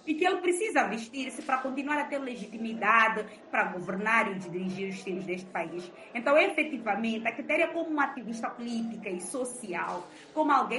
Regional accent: Mozambique

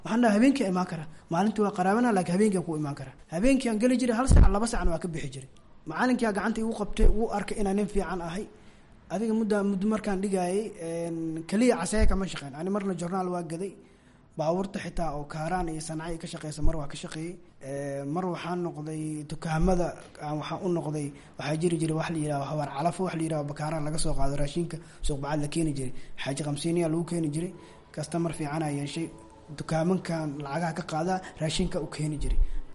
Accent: Baidoa, South West State, Somalia; born there; waxaan ku dhashay Baydhabo, waxaan imid Muqdisho 1995.

